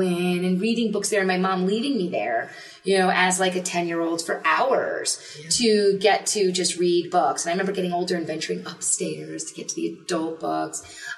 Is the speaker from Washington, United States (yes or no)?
no; Flemington, New Jersey, United States; So I grew up in New Jersey, as I mentioned, in Flemington, New Jersey. So shout out to the Hunterdon County Public Library.